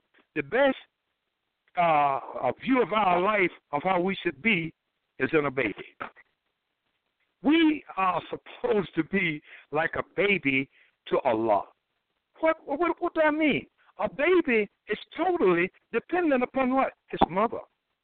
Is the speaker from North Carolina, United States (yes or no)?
yes; Durham, North Carolina, United States; I was up in Durham, North Carolina, my hometown, yesterday